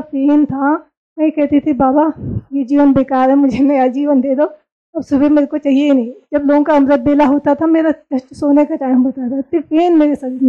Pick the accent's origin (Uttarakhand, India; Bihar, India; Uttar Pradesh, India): Uttarakhand, India; Nainital; मैं उत्तराखंड नैनीताल से बिलोंग करती हूँ